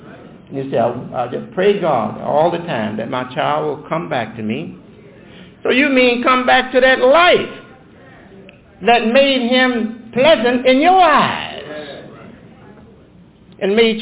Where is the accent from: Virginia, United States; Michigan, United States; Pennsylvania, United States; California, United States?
Michigan, United States; Detroit; So, I was born in Detroit, and Detroit is my home.